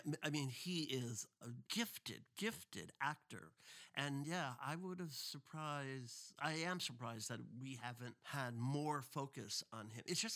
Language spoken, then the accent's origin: English; New York City, New York, United States; As a New Yorker, you just like, oh, this is what it means to live here.